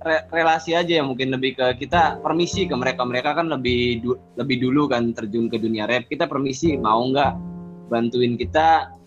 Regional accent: Cirebon, West Java, Indonesia; now in Jakarta, Indonesia; jadi gua ini dari Cirebon ya, datang ke Jakarta itu bener-bener struggle

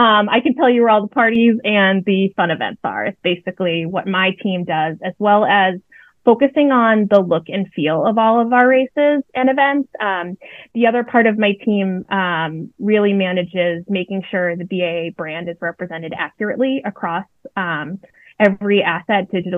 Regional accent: Boston, Massachusetts, United States; I am a tried and true Boston native. I was born and raised in South Boston, so I'm a Southie girl. I currently live in Dorchester with my husband

